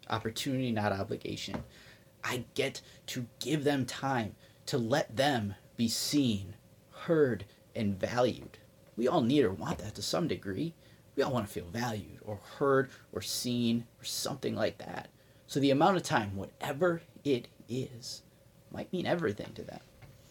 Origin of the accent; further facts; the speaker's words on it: Midwest, United States; it's kind of me playing on, I'm from the Midwest. Those are some Midwest sayings and phrases.